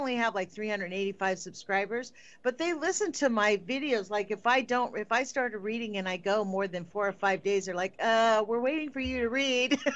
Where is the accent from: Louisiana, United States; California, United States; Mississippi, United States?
California, United States; Why is it that I grew up in California and never heard about anything about the nuclear industry?